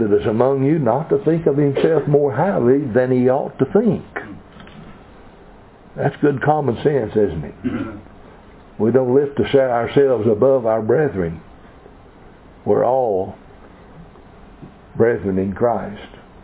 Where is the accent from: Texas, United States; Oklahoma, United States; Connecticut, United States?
Oklahoma, United States; When I was a youngster growing up in Oklahoma, we didn't have the problems they have now.